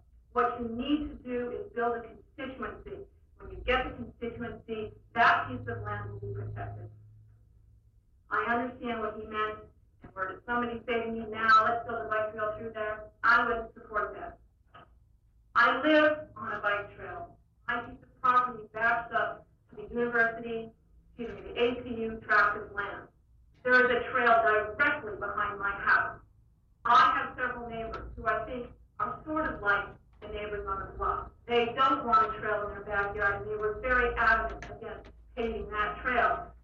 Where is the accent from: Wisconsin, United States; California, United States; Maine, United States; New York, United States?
Maine, United States; now in Anchorage, United States; I grew up in Maine, where the coastline was gobbled up years ago by people with money.